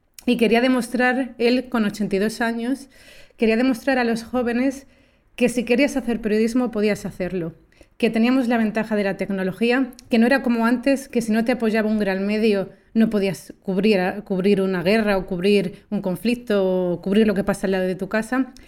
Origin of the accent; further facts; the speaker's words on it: Orgaz, Castilla-La Mancha, Spain; Yo me crié en Toledo, en Orgaz, en un pueblo de Toledo.